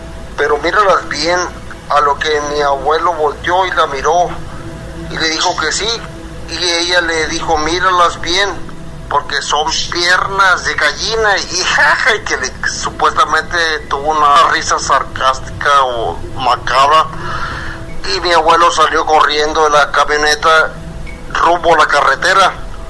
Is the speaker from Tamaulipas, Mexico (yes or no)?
yes; Reynosa, Tamaulipas, Mexico; soy de Reynosa, Tamaulipas.